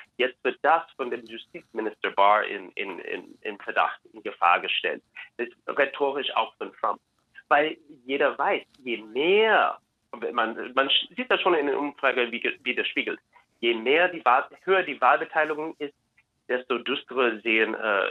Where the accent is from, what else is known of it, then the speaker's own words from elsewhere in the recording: United States; das wissen wir alle, als Wähler, als Amerikaner